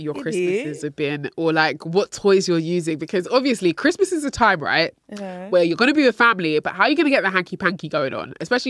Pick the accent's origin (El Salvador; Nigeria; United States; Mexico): Nigeria; Listen, I'm Nigerian.